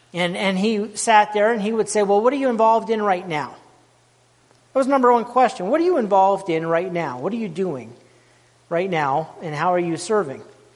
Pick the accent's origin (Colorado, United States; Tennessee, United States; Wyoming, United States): Wyoming, United States; also born or lived in Arizona; I grew up in Wyoming, but ended up going to seminary in Arizona.